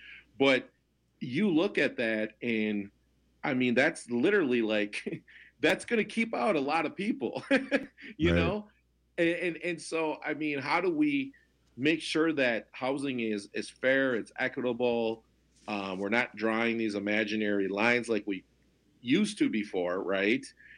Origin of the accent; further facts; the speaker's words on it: Minnesota, United States; as a Minnesotan, me as a Minnesotan, I don't want to be, you know, known for our state, because I love our state, I love our community here